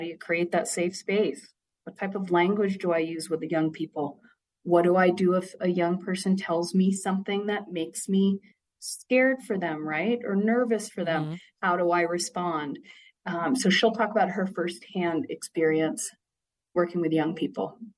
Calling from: Wood River, Idaho, United States; really doing some deep work here in Idaho around mental health. And then Monica Reyna is local. I'm calling from Wood River.

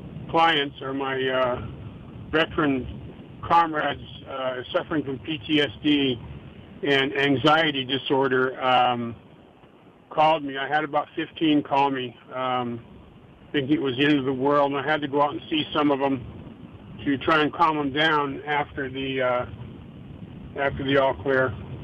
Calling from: Hawaii, United States; I'm calling from the Big Island.

